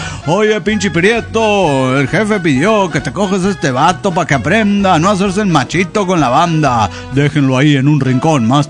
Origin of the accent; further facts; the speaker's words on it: Tarija, Bolivia; de Tarija, Bolivia.